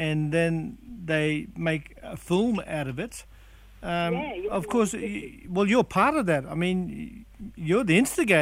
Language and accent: English; Cloncurry, Queensland, Australia; from the Curry. I'm down the road, Cloncurry. That's my mob.